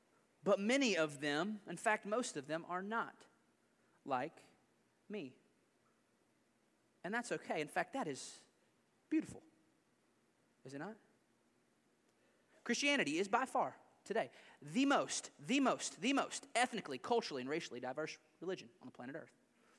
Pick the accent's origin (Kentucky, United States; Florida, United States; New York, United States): Kentucky, United States; Because I can barely speak English, y'all. I'm from Kentucky.